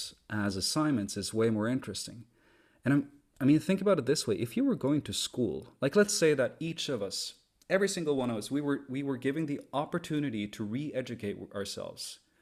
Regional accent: Norway; English is a second language; I'm born and raised in Norway, but my dad is from China.

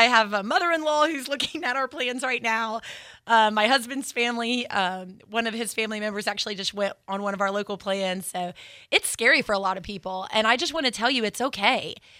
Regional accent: the South, United States; I talk fast. I'm from the South.

